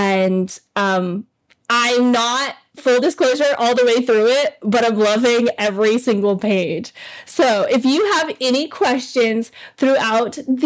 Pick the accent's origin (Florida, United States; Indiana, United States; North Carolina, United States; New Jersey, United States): Florida, United States; Like, yeah, I'm from Florida. It's a thing.